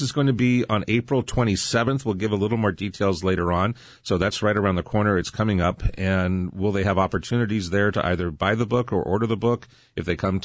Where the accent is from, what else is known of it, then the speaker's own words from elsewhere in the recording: Ohio, United States; born there; but I was born in the Barberton, Maslin, Canton area myself, which is not far from where Mother Angelica comes.